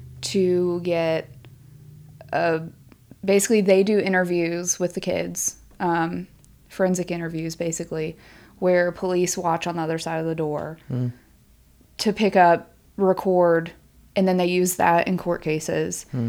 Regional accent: Virginia, United States; So I am from Virginia.

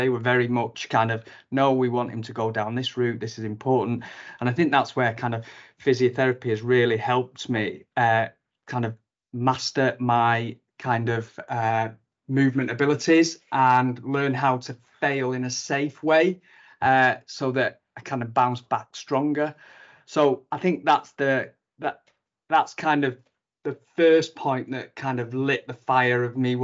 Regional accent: Salford, North West England, United Kingdom; So I'm from Salford originally, and I've never really moved out the place.

